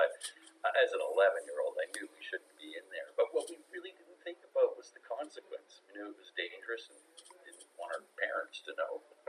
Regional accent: Windsor, Ontario, Canada; Had aspirations of every kid growing up in Windsor

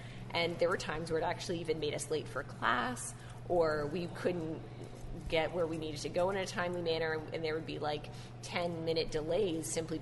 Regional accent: Toronto, Ontario, Canada; now in Windsor, Canada; I grew up in Toronto

